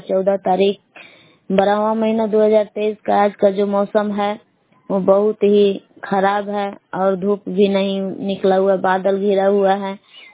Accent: Belan, Bihar, India; मैं ग्राम बेलान जिला कैमूर भगवा की निवासी हूँ।

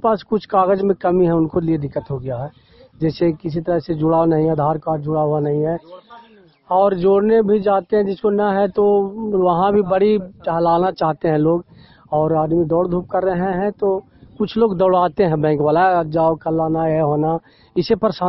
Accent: Mandach, Bihar, India; ग्राम मंडाच, post मंडाच, थाना तेहड़ा, इकंगरसराय प्रखंड के रहने वाले हूँ।

